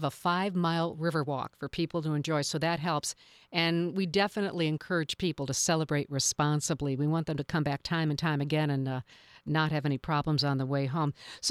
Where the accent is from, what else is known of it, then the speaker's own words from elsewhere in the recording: Ohio, United States; Well, I love it. Ohio's my home state.